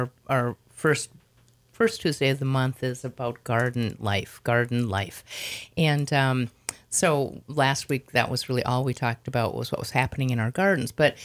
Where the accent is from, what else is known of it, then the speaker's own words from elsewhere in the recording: Minnesota, United States; We're from Minnesota, and she was actually from Omaha, Nebraska, but she was a huge fan of mung beans.